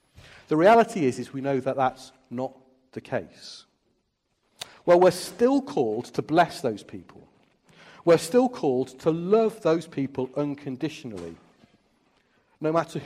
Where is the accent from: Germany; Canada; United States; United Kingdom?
United Kingdom; I mean, we're British and that sounds quite rude, doesn't it?